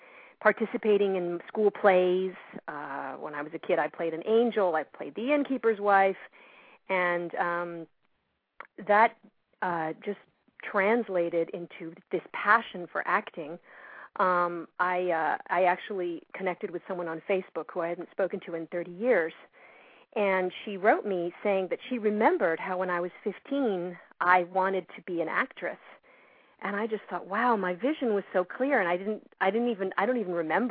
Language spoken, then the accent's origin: English; New York, United States; Well, I grew up in New York, and I grew up basically listening to a lot of music in my household. Both my parents are from Colombia, South America